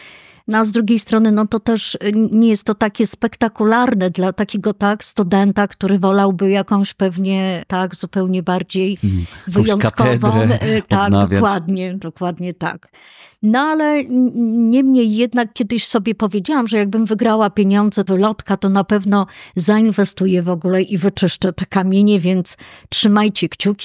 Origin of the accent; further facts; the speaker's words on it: Warsaw, Masovian Voivodeship, Poland; urodziłam się w szpitalu praskim i do tam 4-5 roku życia mieszkałam na Pradze, na inżynierskiej, róg stalowej.